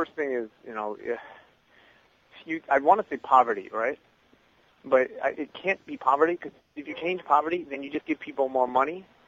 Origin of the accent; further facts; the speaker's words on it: New York, United States; also born or lived in Los Angeles; I'm from New York, and I've been in L.A.